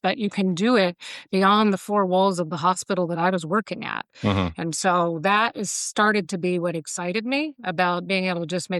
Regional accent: Tampa, Florida, United States; You know, I grew up in Tampa Bay, Florida, and with kind of early aspirations to become a physician and a surgeon.

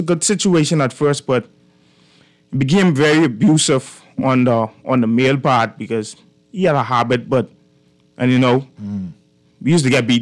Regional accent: Bahamas; I grew up in Bacardi. The Haitian village in Bacardi, you know, just humble beginnings

